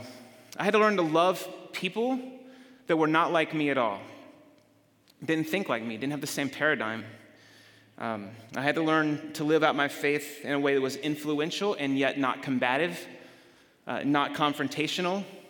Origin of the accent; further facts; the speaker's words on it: Virginia, United States; born there; most of my life on the East Coast, all my life on the East Coast, most of my life in the Deep South. I was born in Virginia.